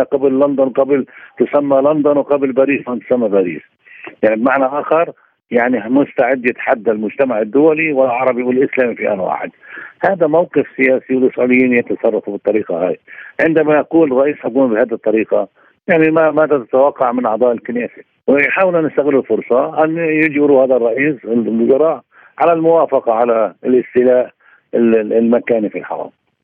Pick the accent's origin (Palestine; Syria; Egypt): Palestine; يعني نحن كفلسطينيين أصبحنا نعرف ما يجري